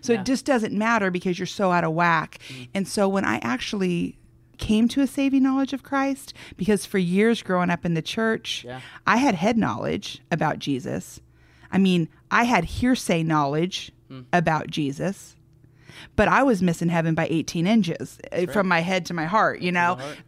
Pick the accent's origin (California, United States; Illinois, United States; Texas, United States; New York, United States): California, United States; Malibu; And for me, growing up in Malibu, Beverly Hills area, that's sort of what it is.